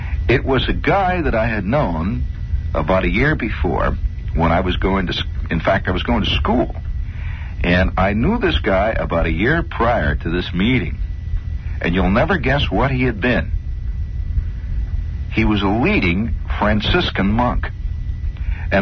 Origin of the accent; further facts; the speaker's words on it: Indiana, United States; accent: Indiana; So I'm absolutely my best behavior, and I'm trying to curb my Indiana accent.